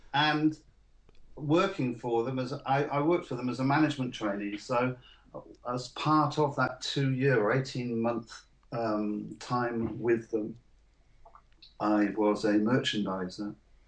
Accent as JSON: {"language": "English", "town": "Oxford", "region": "South East England", "country": "United Kingdom", "tie": "born or raised there", "said": "moving from my hometown in Oxford at the end of my final school year"}